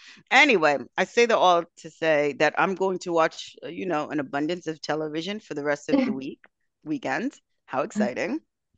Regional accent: New York, United States; now in Hamburg, Germany; But I'm like, I'm from New York. Why am I so bad with this?

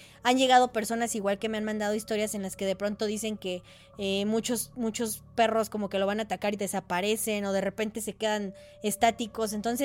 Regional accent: Mexico City, Mexico; Saludos, soy de la Ciudad de México

